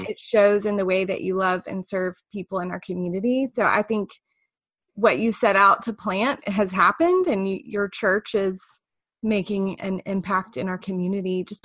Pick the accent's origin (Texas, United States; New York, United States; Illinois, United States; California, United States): Texas, United States; now in Charlottesville, United States; I'm from Texas. Why am I living in Charlottesville, Virginia?